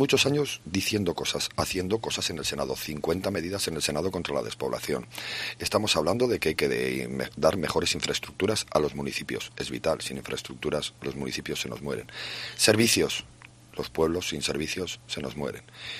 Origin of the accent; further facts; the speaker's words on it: Aragon, Spain; yo soy delegado territorial de Aragón, y aparte pues vengo de la Sierra de Albarracín, de Teruel. Soy delegado en Aragón, pero desciendo de Teruel.